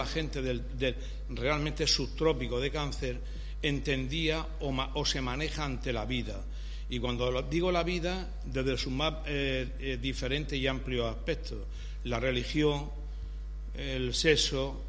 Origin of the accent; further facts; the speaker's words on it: Dominican Republic; si alguna vez en mi tierra y en mi ciudad, República Dominicana es el país invitado